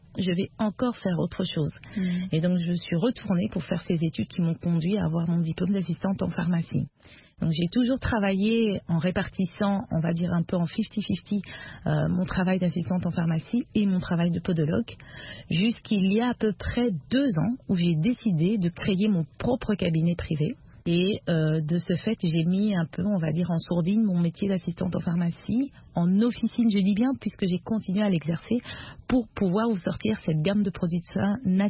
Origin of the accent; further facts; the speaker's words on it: Kinshasa, DR Congo; Alors moi, je dirais, j'ai grandi à Kinshasa